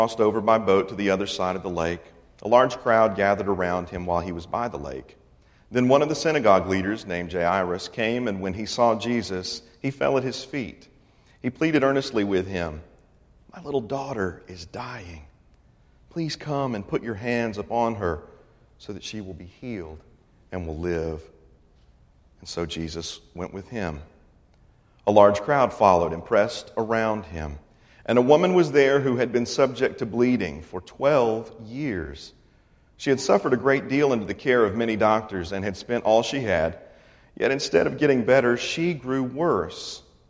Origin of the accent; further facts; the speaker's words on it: Old Hickory, Tennessee, United States; I grew up in Nashville, Tennessee, in a little suburb of Nashville, a village actually called Old Hickory.